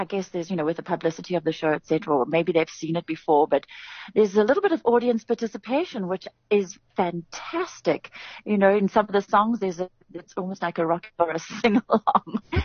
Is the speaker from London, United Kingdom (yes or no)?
yes; London, United Kingdom; when I grew up in East London.